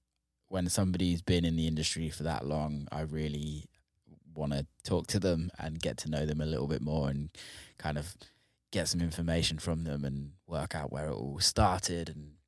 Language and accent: English; England, United Kingdom; growing up in England, the BBC is like iconic for radio